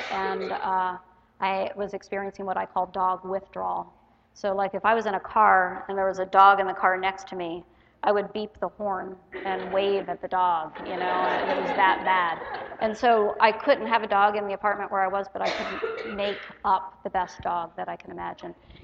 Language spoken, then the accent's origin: English; Florida, United States; moved away as an adult; now in Minnesota, United States; I grew up in Florida, and I moved to Minnesota when I was 30 years old